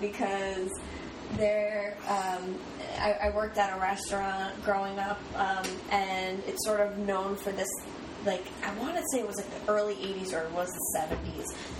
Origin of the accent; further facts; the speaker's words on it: New Jersey, United States; is did you, where you grew up, we're both from New Jersey.